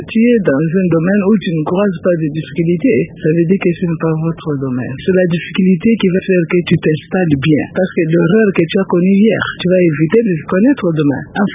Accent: Lubumbashi, Haut-Katanga, DR Congo; also born or lived in Kasai; Bon, moi, je suis né à Lubumbashi, mais quelques temps après, mes parents sont arrivés au Kasaï. Après, nous sommes encore rentrés à Lubumbashi

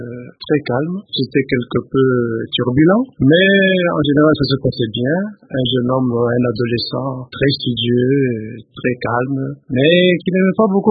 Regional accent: Lubumbashi, Haut-Katanga, DR Congo; also born or lived in Kinshasa, Congo (Kinshasa); je suis né à Chilundu. À l'époque, on appelait ça Mérode, c'était la mission Mérode. Mais je n'ai pas grandi à Chilundu. J'ai plutôt grandi à Elisabethville, qu'on appelle aujourd'hui Lubumbashi. C'est là où j'ai passé toute ma jeunesse, avant d'arriver à Kinshasa, Léopoldville à l'époque.

